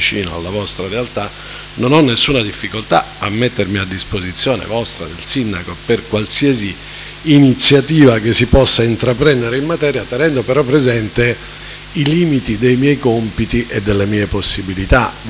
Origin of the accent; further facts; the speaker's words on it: Lucca, Tuscany, Italy; io poi in fondo vengo da Lucca, quindi conosco Prato.